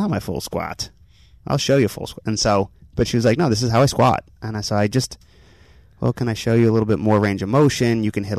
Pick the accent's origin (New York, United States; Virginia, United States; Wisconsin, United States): New York, United States; I'm from New York, and I just couldn't.